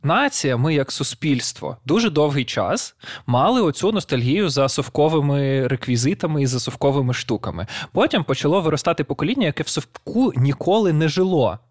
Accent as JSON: {"language": "Ukrainian", "region": "Kyiv", "country": "Ukraine", "tie": "born or raised there", "also_born_or_lived": "Kamianets", "said": "Я виріс в Києві, дуже багато жив у Кам'янці, але от у Кам'янці якраз я жив в такій, знаєш, типу, ну, панелька, яка була побудована в тому числі для співробітників місцевого цемзаводу."}